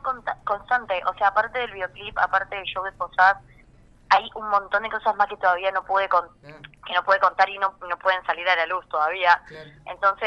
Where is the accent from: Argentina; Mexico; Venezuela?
Argentina; Villa María, Córdoba; eso es lo primero que yo pensé cuando me fui de Villa María